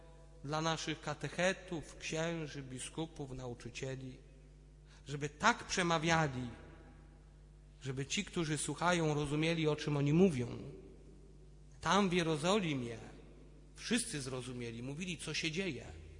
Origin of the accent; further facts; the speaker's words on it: Poznań, Greater Poland Voivodeship, Poland; my poznaniacy używamy takich pruskich określeń werk.